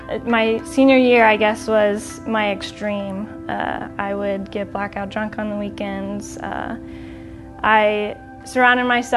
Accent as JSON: {"language": "English", "town": "The Woodlands", "region": "Texas", "country": "United States", "tie": "born or raised there", "said": "I grew up in the Woodlands, Texas, north of Houston. I grew up in a Christian household."}